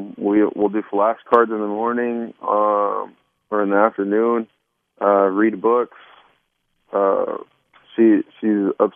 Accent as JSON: {"language": "English", "country": "Colombia", "tie": "born or raised there", "also_born_or_lived": "California, United States", "said": "I was born in California, and then my dad lost his job. So he packed up our family, which at the time was just me, my mom and my dad, and we moved back to Colombia, and we were there till I was about 6 years old"}